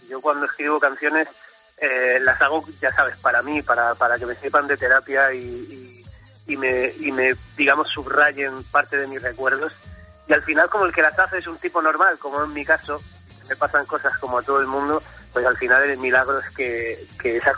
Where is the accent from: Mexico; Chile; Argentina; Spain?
Spain; Molina de Segura, Region of Murcia; vuelvo a mi casa por Navidad, como en el anuncio. Vuelvo a Murcia, a mi pueblo, a Molina de Segura, y lo celebro con mi familia, con mi madre, mis tías, mi hermano, cuñados, demás.